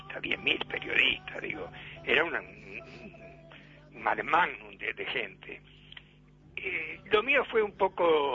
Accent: Uruguay; accent: rioplatense; le llamó la atención porque mi tono es muy rioplatense. Sí. Y yo le digo, bueno, no, porque soy uruguayo.

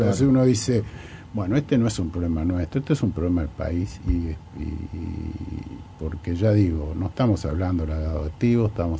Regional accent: Uruguay; para Uruguay eso es una distinción, que a ver que un uruguayo sea el revisor de esa primera ronda.

